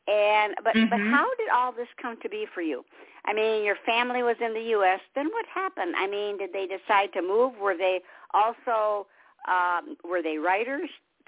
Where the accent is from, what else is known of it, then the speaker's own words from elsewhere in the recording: Michigan, United States; now in South Carolina, United States; I'm originally from Michigan, where it was ice and snow